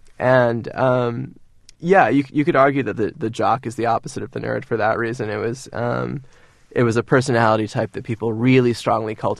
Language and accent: English; Cambridge, Massachusetts, United States; also born or lived in Amherst; I grew up in sort of Berkeley-like college towns. So, you guys are in Boston. I grew up in Cambridge and then Amherst.